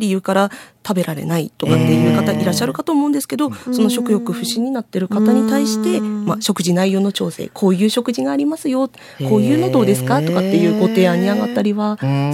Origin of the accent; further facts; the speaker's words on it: Hirosaki, Aomori, Japan; 私は弘前市の出身で、平成27年に青森県立中央病院に入職。